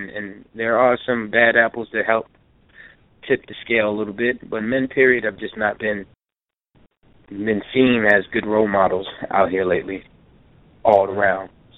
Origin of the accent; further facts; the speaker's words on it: New York City, New York, United States; Well, I'm from the Bronx, New York, but I started my hip-hop here in South Carolina.